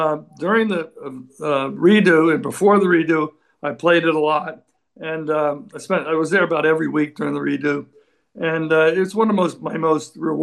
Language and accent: English; Montclair, New Jersey, United States; No, I played a lot of junior golf in the metropolitan area. I was from Montclair, New Jersey.